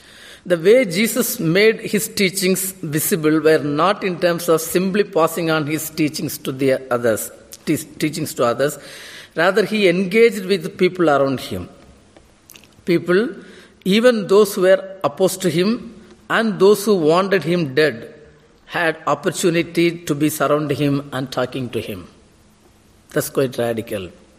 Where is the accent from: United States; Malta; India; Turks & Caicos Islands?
India; especially as I come from India, where we are facing a general election, this month and next month.